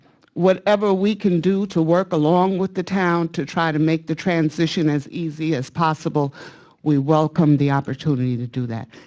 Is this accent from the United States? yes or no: yes; New York City, New York, United States; I have to admit, I knew nothing about Sweetgrass baskets or anything else. I grew up in New York City.